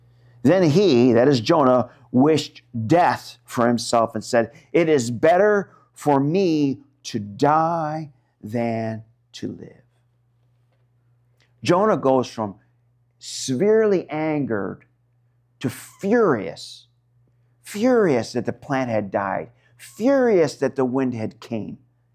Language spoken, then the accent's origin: English; Rochester, New York, United States; I can still remember growing up in Rochester, New York.